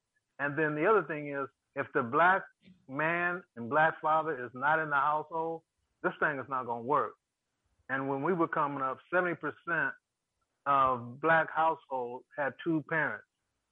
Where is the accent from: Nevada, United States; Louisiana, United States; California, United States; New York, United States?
California, United States; Pasadena; I'm from Pasadena